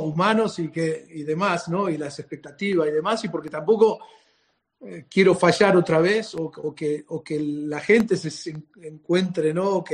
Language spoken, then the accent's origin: Spanish; Spain; soy un entrenador español